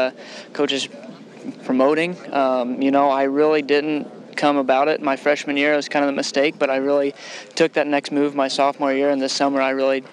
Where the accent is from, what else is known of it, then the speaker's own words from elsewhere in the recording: Evansville, Indiana, United States; If it wasn't for the city of Evansville and the support I have back at home, this wouldn't be possible.